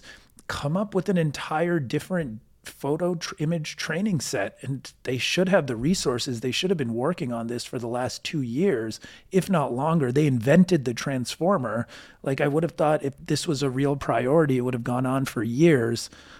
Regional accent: United States; I mean, I can say this as an Indian American

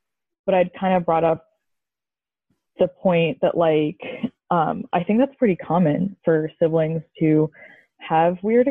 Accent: Columbia, Missouri, United States; I am from Columbia, Missouri.

